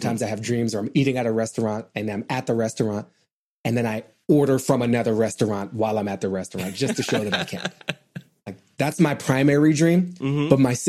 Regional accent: Australia; And I think as a non-American, as an Aussie, like, I appreciate your good wishes.

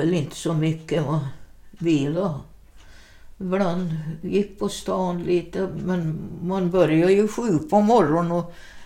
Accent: Åland, Finland; Och jag var ålänning, ja.

